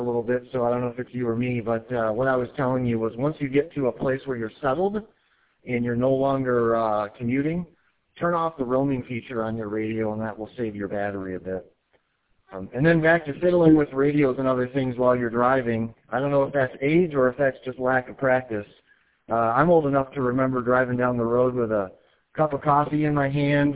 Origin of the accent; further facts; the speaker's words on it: Lowell, Michigan, United States; Oh, great, my hometown. I actually grew up in Lowell, and I understand there's a repeater there.